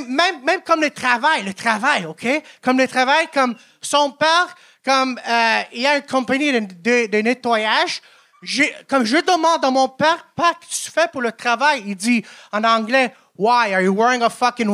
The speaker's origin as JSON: {"language": "French", "country": "Italy", "said": "je suis italien"}